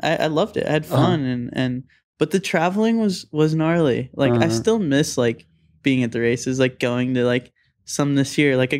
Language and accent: English; Thousand Oaks, California, United States; So their office is where I grew up in Thousand Oaks.